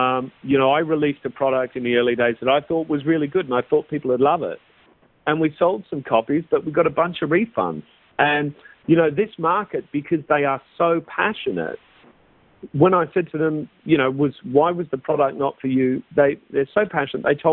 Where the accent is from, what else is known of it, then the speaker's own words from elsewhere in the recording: Australia; my wife is British, I'm Australian.